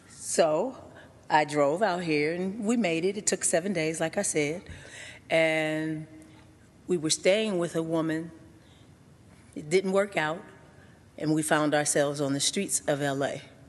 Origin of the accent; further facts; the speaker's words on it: Youngstown, Ohio, United States; born there; moved away; I was born in Youngstown, Ohio.